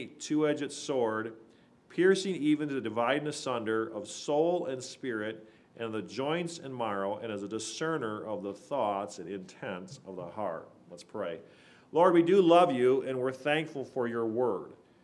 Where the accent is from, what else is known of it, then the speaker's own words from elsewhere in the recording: Wisconsin, United States; they assumed because I was from Wisconsin, I must know how to milk a cow.